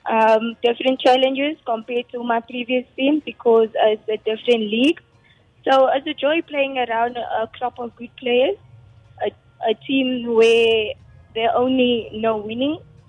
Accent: Cape Town, Western Cape, South Africa; So I'm from Cape Town originally. Mm-hmm. That's home for me.

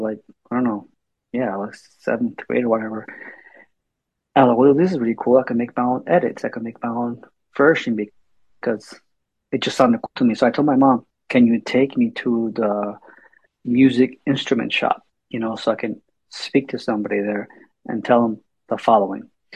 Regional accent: San Juan, Puerto Rico; I grew up in San Juan, Puerto Rico, in the Caribbean.

